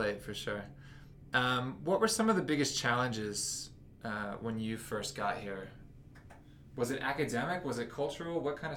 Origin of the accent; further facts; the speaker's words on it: United States; I mean, obviously I'm an American, so I'm kind of used to that.